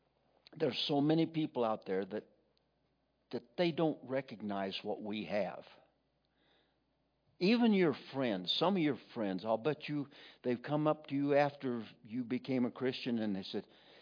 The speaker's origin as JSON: {"language": "English", "town": "Aztec", "region": "New Mexico", "country": "United States", "tie": "born or raised there", "said": "because I went to school in Aztec. Everybody knows me. I was born and raised in Aztec."}